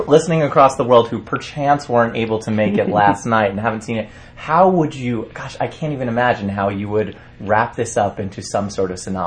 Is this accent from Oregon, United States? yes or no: no; New York, United States; as a New Yorker, I thought, gosh, just the way that people are responding, that would never happen in New York